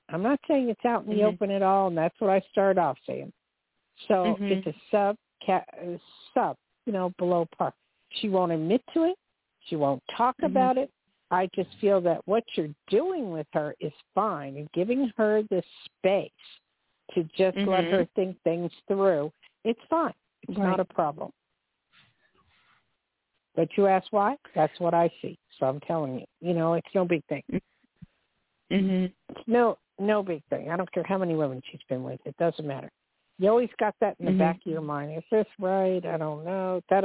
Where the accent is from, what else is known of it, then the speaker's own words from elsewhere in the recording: Cherry Hill, New Jersey, United States; I grew up in Jersey, so I'm very familiar with Philadelphia, PA, especially from Cherry Hill, New Jersey.